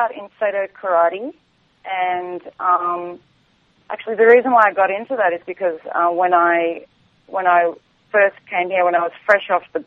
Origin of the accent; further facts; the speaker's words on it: Australia; Because I'm Australian, it doesn't mean that I'm a drinker. I'm a poor excuse for an Australian.